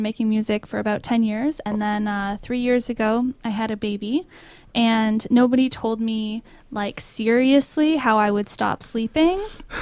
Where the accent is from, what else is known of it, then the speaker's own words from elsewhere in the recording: Acton, Ontario, Canada; also born or lived in Toronto; I grew up in Acton on a farm about 5 minutes outside of town.